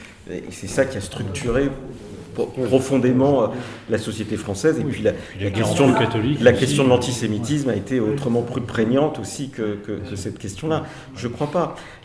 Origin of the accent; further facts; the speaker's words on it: France; tout le monde verra que je suis français, que je raisonne et que je fonctionne comme un français, parce que j'ai été éduqué comme ça.